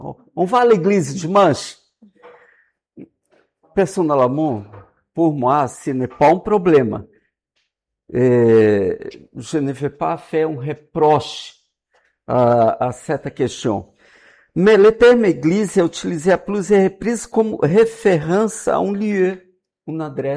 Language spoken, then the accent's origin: French; Béziers, Occitanie, France; accent: Béziers; Et pardon mon accent... C'est l'accent de Béziers, Biterrois, l'accent du Midi